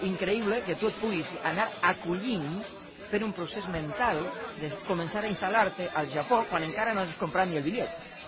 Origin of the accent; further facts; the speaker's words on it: Argentina; now in Barcelona, Spain; Jo, com a argentí, a més com a president del Casal Argentí a Barcelona